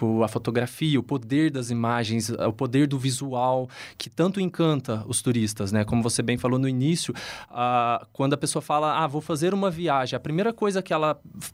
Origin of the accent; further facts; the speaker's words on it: Uberaba, Minas Gerais, Brazil; Eu sou mineiro da cidade de Uberaba, né?